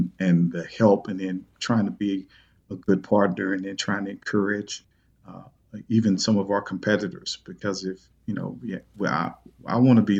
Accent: East St. Louis, Illinois, United States; some of the communities I'll use in my hometown, East St. Louis and North City in St. Louis as an example

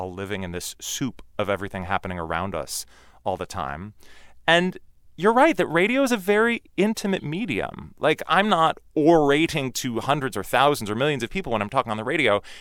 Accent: Portland, Oregon, United States; I had been a fan of theirs because I grew up in Portland, Oregon, and they were this little local band that no one outside of Portland had heard

